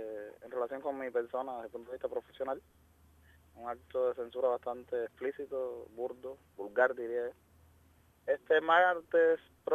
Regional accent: Cuba; yo llevo 10 meses acá, pero tengo 24 meses para estar fuera de Cuba con las leyes nuevas. O sea, yo todavía soy un cubano que está de visita acá.

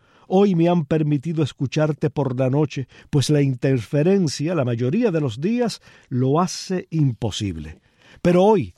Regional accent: Palma Soriano, Santiago de Cuba, Cuba; somos coterráneos, usted y yo, que yo viví toda mi infancia allí, en Palma, en la calle Maceo número 159

